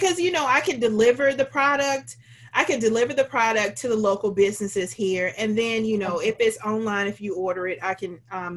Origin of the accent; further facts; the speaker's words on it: Georgia, United States; now in New Hampshire, United States; So the biggest thing, I guess for me, the surprise was when I moved from Georgia to New Hampshire, mm-hmm. where I had, Georgia's home for me. So that's where I was most comfortable.